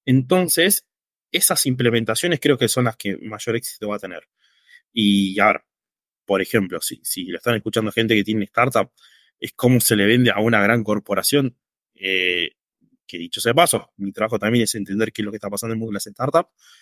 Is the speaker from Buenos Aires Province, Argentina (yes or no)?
yes; Bahía Blanca, Buenos Aires Province, Argentina; yo soy de Bahía Blanca